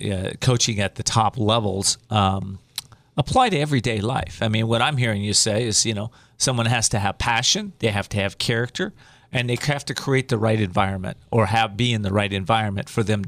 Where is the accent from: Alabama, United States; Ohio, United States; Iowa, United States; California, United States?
California, United States; Whittier; That's my hometown, Whittier.